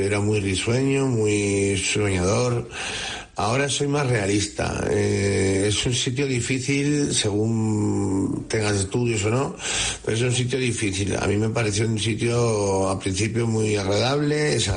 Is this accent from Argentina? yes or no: no; Madrid, Community of Madrid, Spain; now in Cáceres, Spain; Yo, originalmente de Madrid, pero la verdad es que ahí yo vine a Cáceres